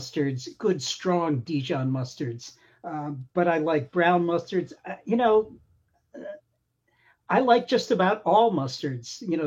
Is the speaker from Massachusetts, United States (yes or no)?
yes; Worcester, Massachusetts, United States; I'm from Worcester.